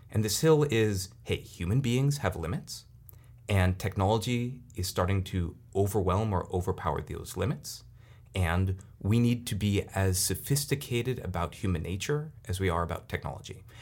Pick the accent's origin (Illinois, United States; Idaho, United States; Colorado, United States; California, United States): California, United States; because I'm from Silicon Valley, so I think in terms of products and companies.